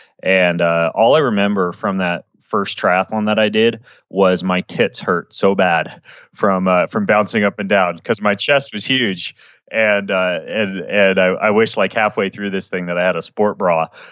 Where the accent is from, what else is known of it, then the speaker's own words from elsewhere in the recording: Idaho, United States; I grew up in Idaho. I was homeschooled K-12, myself and my four siblings, and was just a consummate nerd.